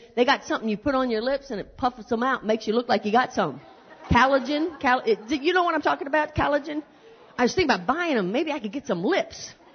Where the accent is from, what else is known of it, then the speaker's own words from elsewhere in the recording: West Virginia, United States; you know, I'm from West Virginia, and West Virginia is not really South.